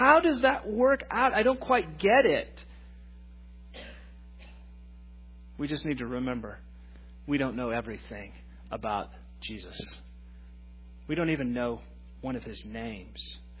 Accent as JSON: {"language": "English", "region": "Texas", "country": "United States", "tie": "born or raised there", "said": "And I mean, I grew up in Texas. We just don't have trees that big."}